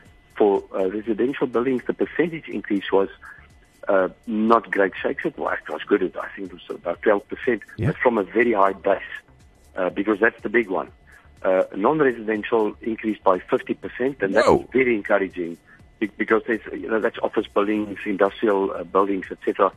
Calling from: Hermanus, Western Cape, South Africa; From Hermanus in the Western Cape.

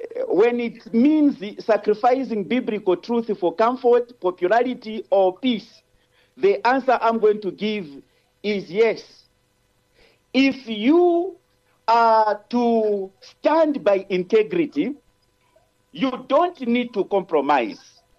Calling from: Lusaka, Lusaka Province, Zambia; I'm speaking from Lusaka.

